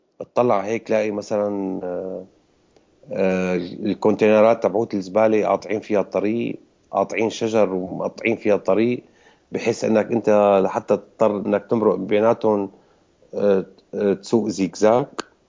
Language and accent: Arabic; Homs, Homs Governorate, Syria; انا من حمص.